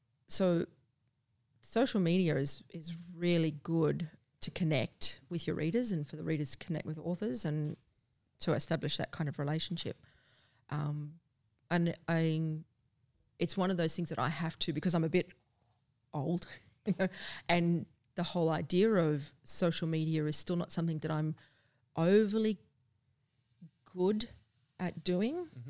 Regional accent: Australia; But because I'm an Australian from a certain generation, that was raised not to boast, not to show off, you know, not to brag.

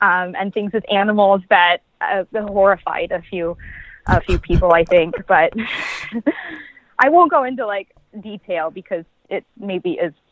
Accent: Herdsfield, North Dakota, United States; Really, really small town. I grew up in Herdsfield, North Dakota.

